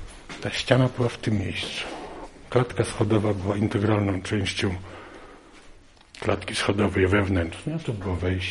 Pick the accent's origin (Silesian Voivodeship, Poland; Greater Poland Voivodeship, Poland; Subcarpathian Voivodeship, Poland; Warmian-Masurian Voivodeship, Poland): Warmian-Masurian Voivodeship, Poland; Reszel; born there; Poprzednio mieszkałem na ulicy Rejmonta. Urodziłem się w Reszlu w 1946.